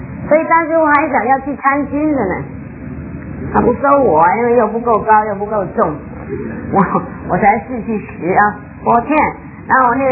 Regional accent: China; moved away; 我是大陆出来的。我1958年来，当然你们还没出生的那个时候，我今年是60几岁了

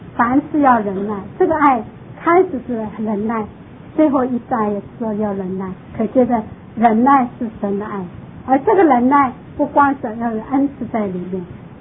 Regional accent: Shanghai, China; also born or lived in Taipei, Taiwan / Florida, United States; now in Miami, United States; 我一直在大城市长大，在上海长大，然后在台北长大，然后在佛罗里达住了十几年，我现在跑到迈阿密生活。

